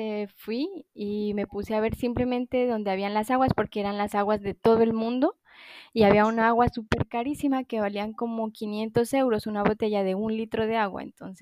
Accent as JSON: {"language": "Spanish", "town": "Pasto", "region": "Nariño", "country": "Colombia", "lives_now": "Paris, France", "said": "Yo soy de Colombia, del sur de Colombia, de Pasto. No sé si tú conoces, es cerca a la frontera con Ecuador, casi como a unas 2 horas."}